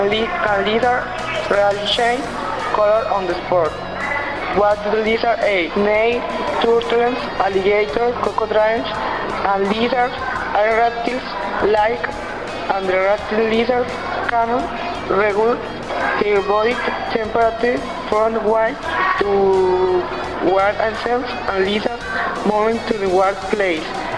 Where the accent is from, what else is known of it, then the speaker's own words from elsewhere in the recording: Barrancabermeja, Santander, Colombia; English is a second language; student school Israel de Mares. I am from Barranca Bermeja.